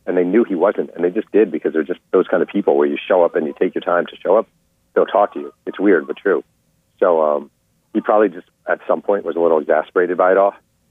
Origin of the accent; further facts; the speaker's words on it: New York, United States; So I'm from New York. You're from Boston. We grew up in cities with competitive newspaper environments where it was dog-eat-dog